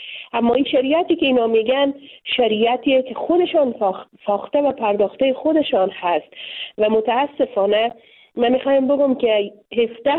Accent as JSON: {"language": "Persian", "country": "Afghanistan", "said": "ما به عنوان یک دختر مسلمان، میمانای برنامه شما و شنونده های شما اکثرا مسلمان از افغانستان هستیم، به خانواده های مسلمان در یک خانواده های سنتی که ارزش ها و باورهای دینی فرهنگی و اجتماعی خود خود داشته ما بزرگ شدیم"}